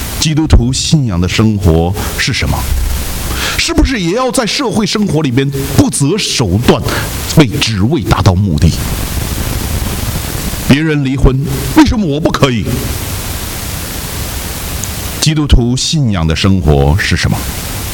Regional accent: China; 平常生活习惯呢就是要节俭，我们中国人的优良传统。

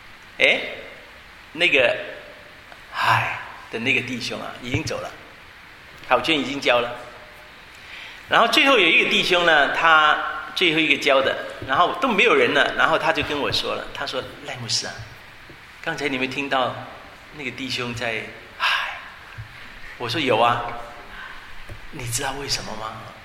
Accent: Hong Kong; 我们香港长大的也是很多的考试

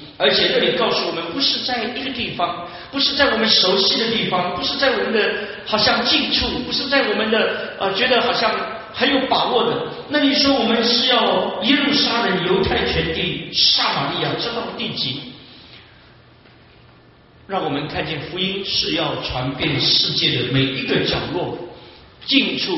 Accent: China; 其实老中也有这个问题，我们中国人也有这个问题。

